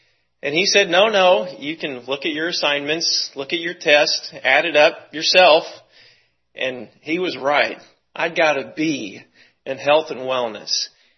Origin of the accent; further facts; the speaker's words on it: Lee's Summit, Missouri, United States; I grew up in Lee Summit, attended Pleasant Lee Junior High School when I was 13 and 14 years old.